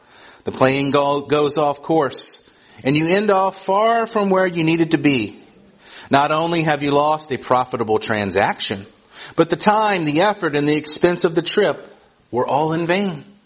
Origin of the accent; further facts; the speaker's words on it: Georgia, United States; I'm from the South. I'm actually from Georgia.